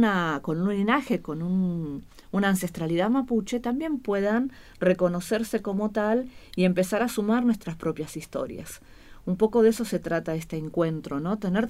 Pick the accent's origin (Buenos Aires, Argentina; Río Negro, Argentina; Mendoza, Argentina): Río Negro, Argentina; Entonces preferimos decir soy actriz de Río Negro y nada más